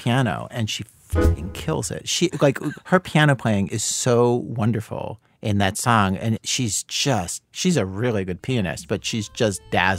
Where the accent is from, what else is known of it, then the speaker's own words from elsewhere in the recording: Baltimore, Maryland, United States; No, I'm saying I grew up in Baltimore, but people call it Charm City, ironically.